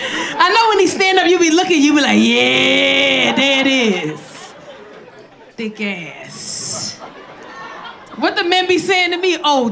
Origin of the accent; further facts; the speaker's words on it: Bronx, New York, United States; I grew up in 161st and Prospect. Yeah. What? I grew up in McKinley Projects. Right across from Forest Projects.